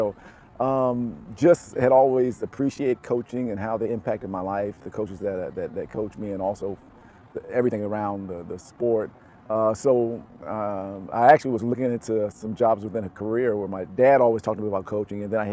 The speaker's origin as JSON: {"language": "English", "region": "Maryland", "country": "United States", "tie": "born or raised there", "said": "it being a Naval Academy and in Maryland and my hometown, it's been really a blessing all around."}